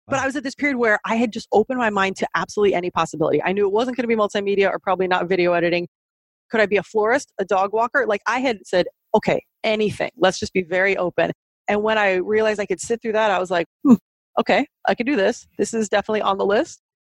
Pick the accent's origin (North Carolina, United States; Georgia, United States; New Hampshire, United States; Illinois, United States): Illinois, United States; from where I'm from, a small town in Southern Illinois, you didn't just necessarily up